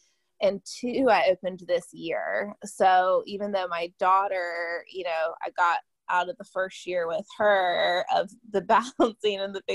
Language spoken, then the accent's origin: English; North Carolina, United States; now in Nashville, United States; So that's what brought me to Nashville. I'm from North Carolina.